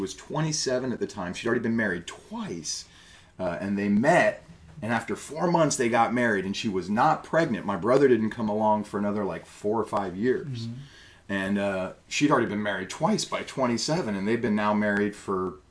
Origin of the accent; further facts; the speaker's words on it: Orlando, Florida, United States; I am a born and raised Orlandoan. I was actually born at Winter Park Memorial Hospital, the same hospital that my mother was born at.